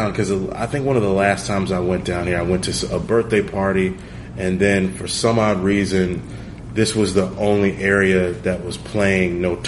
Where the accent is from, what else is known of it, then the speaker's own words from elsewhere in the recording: Maryland, United States; I mean, I'm originally from the Maryland, D.C. area, and a lot of aspects of it seems like home to me